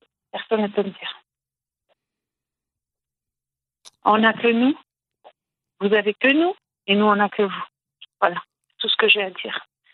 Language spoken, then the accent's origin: French; Antibes, Provence-Alpes-Côte d'Azur, France; Antibes, je n'en ai pas.